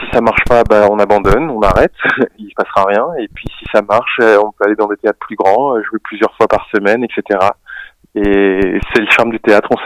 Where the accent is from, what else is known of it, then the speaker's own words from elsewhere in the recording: Saint-Jean-de-Maurienne, Auvergne-Rhône-Alpes, France; je suis originaire de Saint-Jean-de-Maurienne